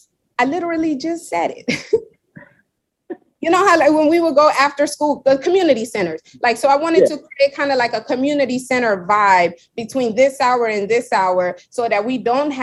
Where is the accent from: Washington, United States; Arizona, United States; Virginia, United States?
Washington, United States; Seattle; also born or lived in New York; I was born in New York, but raised in Seattle. So in New York, when we was growing up, we saw the skating in the streets.